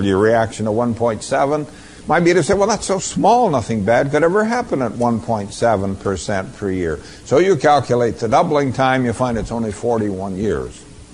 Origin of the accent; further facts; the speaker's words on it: Boulder, Colorado, United States; one of the newspapers in my hometown of Boulder, Colorado